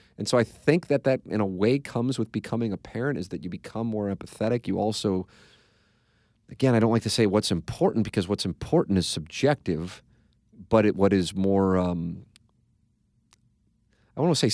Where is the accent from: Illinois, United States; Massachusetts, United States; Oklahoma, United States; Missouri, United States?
Missouri, United States; St. Louis; You know what it's like to be a Catholic kid growing up in St. Louis, even though it seems like everybody's a Catholic kid growing up in St. Louis.